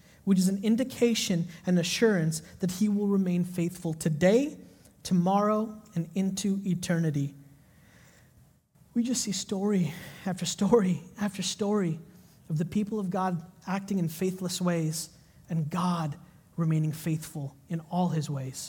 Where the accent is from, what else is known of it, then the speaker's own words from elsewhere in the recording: Chicago, Illinois, United States; I grew up in Chicago. We just survived, right?